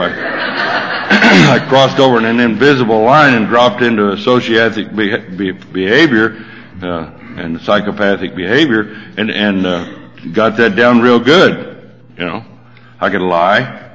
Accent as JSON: {"language": "English", "region": "Texas", "country": "United States", "tie": "born or raised there", "said": "I grew up in Texas, and I grew up in an area where the Baptists bought all the liquor licenses, so it was dry, county option."}